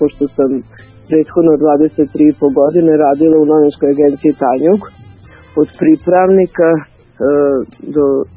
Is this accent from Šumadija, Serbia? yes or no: no; Sombor, Vojvodina, Serbia; born there; also born or lived in Novi Sad; now in Belgrade, Serbia; ja sam iz Beograda. Mislim, tu živim, udala sam se, inače sam Somborka rodom. I veći deo života sam provela u Novom Sadu, odnosno skoro sad već isto i u Beogradu.